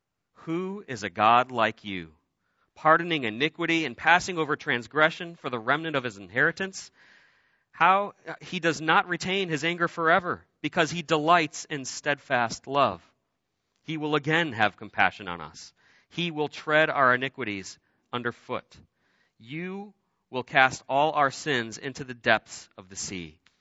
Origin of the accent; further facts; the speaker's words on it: Cleveland, Ohio, United States; It takes place in Cleveland, Ohio, my hometown.